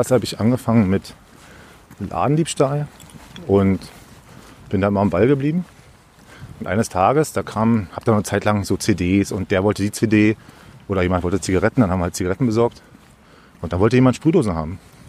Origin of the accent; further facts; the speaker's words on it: East Germany, Germany; Also ich bin nur im Osten groß geworden, habe auch nur den Osten wahrgenommen.